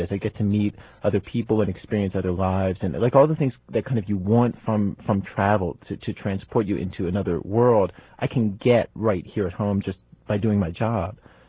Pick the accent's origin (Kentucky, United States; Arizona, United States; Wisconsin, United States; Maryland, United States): Maryland, United States; Baltimore; From Baltimore.